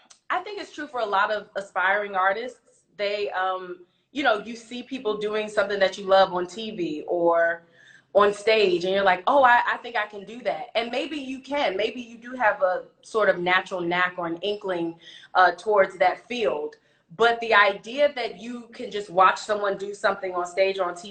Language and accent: English; Laurel, Maryland, United States; Well, I'm from the DMV. I'm from Maryland, Laurel, Maryland specifically.